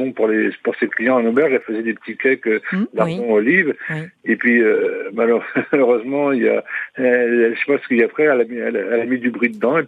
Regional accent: Besançon, Bourgogne-Franche-Comté, France; Je vais chez moi à Besançon.

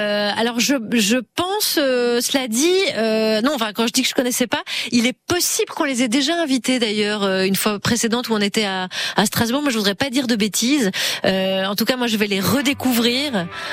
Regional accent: Belgium; Alors déjà moi je viens de Belgique

